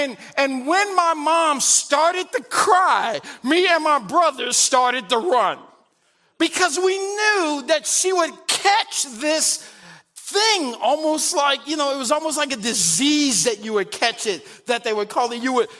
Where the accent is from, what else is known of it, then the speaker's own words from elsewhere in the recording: St. Louis, Missouri, United States; So when I was a kid growing up in St. Louis, I attended a church called Rising Star Missionary Baptist Church on LaSalle Avenue, right off of Grand near St. Louis University.